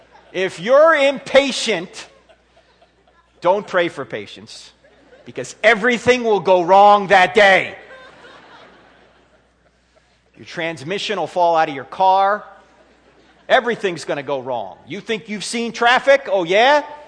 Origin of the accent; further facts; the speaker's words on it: New Jersey, United States; I grew up in New Jersey, so I grew up as a New York Giant fan.